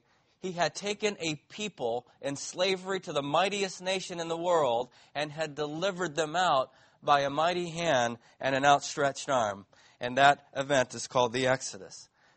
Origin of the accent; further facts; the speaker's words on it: Mississippi, United States; Well, if you're like me and you're from the South, the word rebel is a good thing. Where I grew up in Mississippi, we loved rebels